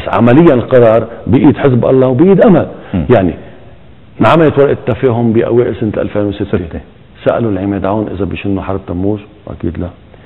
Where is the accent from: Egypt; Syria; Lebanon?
Lebanon; خي انا كلبناني ما بدي يكون في علي صبغه اني ارهابي برا